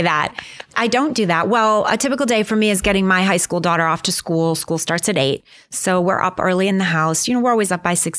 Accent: Michigan, United States; now in New York, United States; I grew up in Michigan. I was raised there. And I came here. It was the late 70s.

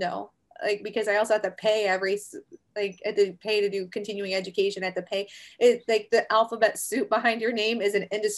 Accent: Virginia, United States; cause I'm from Virginia originally, right? So I grew up there in the mountains there. So you know, we call it Appalachia, not Appalachia, like the rest of the world.

